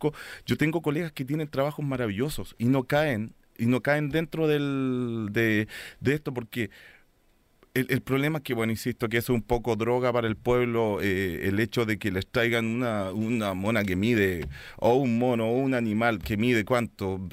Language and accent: Spanish; Chile; Bueno, me incluyo porque soy chileno